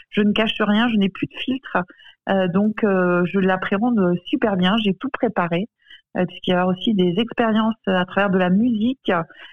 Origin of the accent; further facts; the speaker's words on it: Le Mans, Pays de la Loire, France; Alors bah, parce que déjà, je suis du Mans.